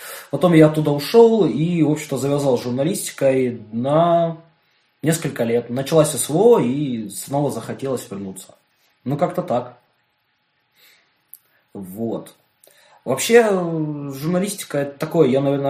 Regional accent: Donetsk, Donetsk Oblast, Ukraine; Я дончанин, вот

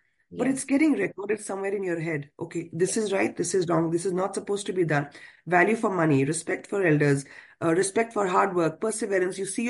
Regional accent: Jammu and Kashmir, India; moved away; also born or lived in Delhi; So I am a Kashmiri, born and brought up in Kashmir. I did my early years, the best years of my life, spent over there.

